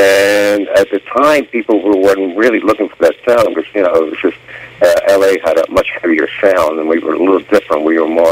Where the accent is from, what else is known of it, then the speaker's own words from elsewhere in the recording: Miami, Florida, United States; because I'm from Miami, so when I had that concept